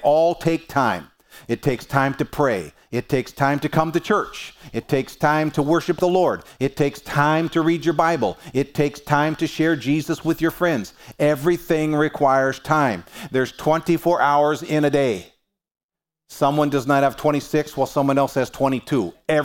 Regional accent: Cleveland, Ohio, United States; I was born and raised in Cleveland.

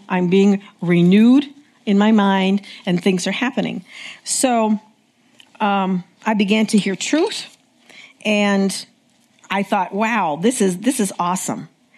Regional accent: Pennsylvania, United States; now in New York, United States; So I went to nursing school, graduated, moved out to New York. I was raised in Pennsylvania.

